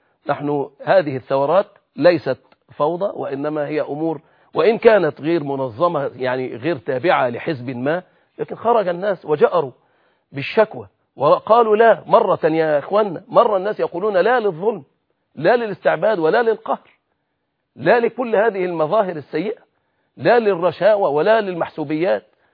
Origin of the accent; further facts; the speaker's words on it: Egypt; وأنا لا أكتمكم أني أشعر كمصري مسلم مصري في هذه البلاد أستشعر أيضا خطرا